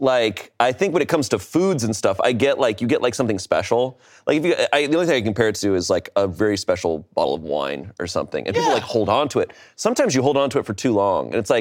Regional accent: Arizona, United States; I grew up mostly in Arizona.

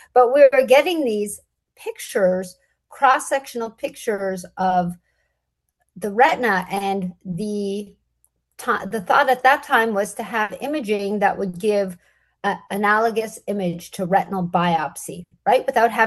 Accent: Toronto, Ontario, Canada; now in United States; I started my career in Canada. I'm from Toronto and I did training my undergraduate at McGill. Then I did my residency and medical school in Toronto.

